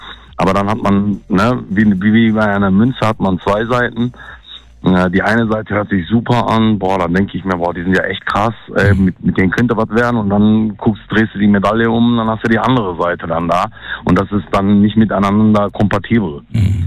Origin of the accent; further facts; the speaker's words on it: North Rhine-Westphalia, Germany; Also ich bin nicht in Thüringen oder in Sachsen. Ich komme aus Nordrhein-Westfalen